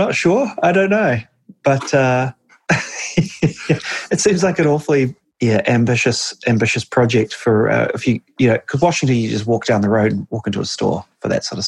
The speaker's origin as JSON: {"language": "English", "country": "New Zealand", "said": "I'm from New Zealand"}